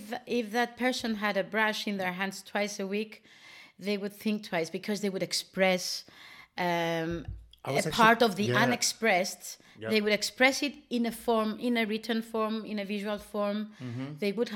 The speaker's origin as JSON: {"language": "English", "region": "Nicosia District", "country": "Cyprus", "said": "Lefkosia, they're both villages of Lefkosia, so I'm from Lefkosia."}